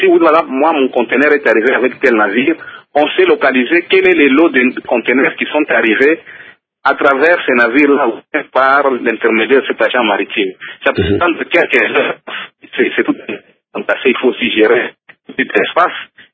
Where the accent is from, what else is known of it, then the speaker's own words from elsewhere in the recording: DR Congo; C'est vrai que nous tous en tant que Congolais, on a été désabusés par les promesses fallacieuses